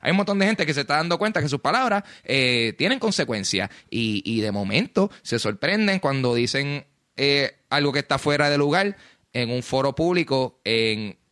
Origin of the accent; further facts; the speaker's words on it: Puerto Rico; siendo número uno latino y siendo puertorriqueño